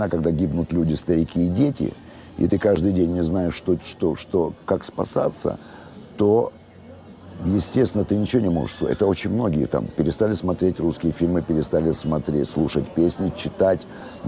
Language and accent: Russian; Kyiv, Ukraine; moved away as an adult; я родился в Украине, киевлянин коренной.